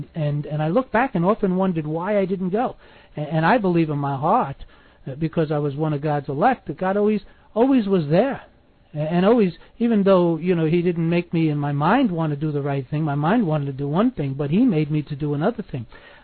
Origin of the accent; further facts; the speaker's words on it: New York City, New York, United States; You know, I come from New York City, and I know people who are murderers.